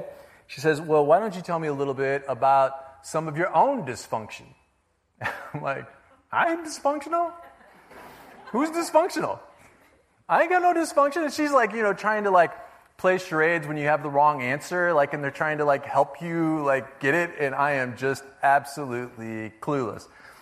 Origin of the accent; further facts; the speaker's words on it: Chicago Heights, Illinois, United States; Like, I grew up poor in the South Side and grew up in Chicago Heights.